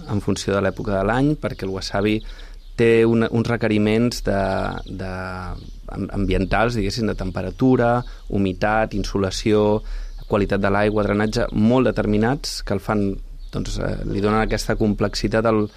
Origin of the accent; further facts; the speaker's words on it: Barcelona, Catalonia, Spain; som tots de Barcelona en realitat